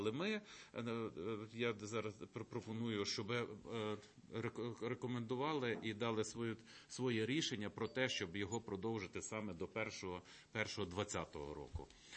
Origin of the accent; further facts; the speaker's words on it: Lviv Oblast, Ukraine; Я сам з Львівщини є приклад